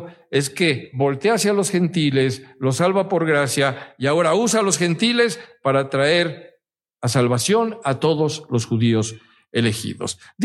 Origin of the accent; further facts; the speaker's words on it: Mexico; estamos aquí somos gentiles, ¿no? Somos gentiles mexicanos, ¿no?